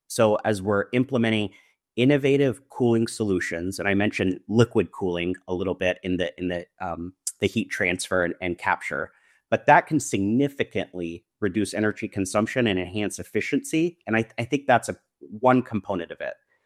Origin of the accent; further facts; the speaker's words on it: California, United States; I'm from the Silicon Valley area